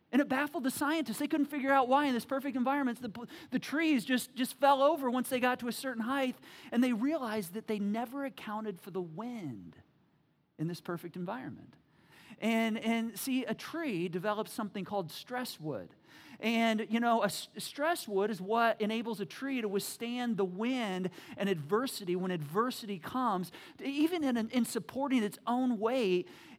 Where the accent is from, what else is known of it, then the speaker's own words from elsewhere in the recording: Michigan, United States; I grew up in Michigan with snowmobiles